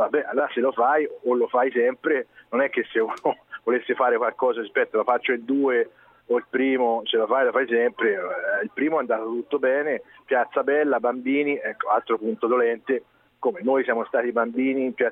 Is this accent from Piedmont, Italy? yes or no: no; Siena, Tuscany, Italy; io da senese avrei voluto vedere anche una nerbatina nel sedere del cavallo